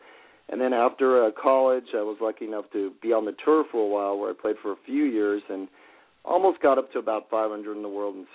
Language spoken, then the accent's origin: English; La Selva Beach, California, United States; Well, I actually grew up in a small beach town called La Selva Beach, which is in Santa Cruz County by Aptos.